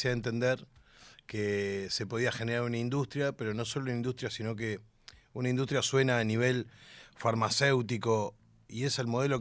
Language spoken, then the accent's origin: Spanish; Uruguay; yo soy de Uruguay.